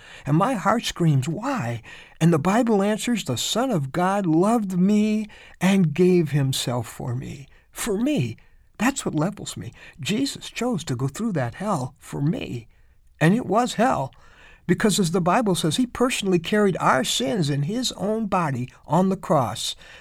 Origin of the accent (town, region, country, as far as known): Illinois, United States; born or raised there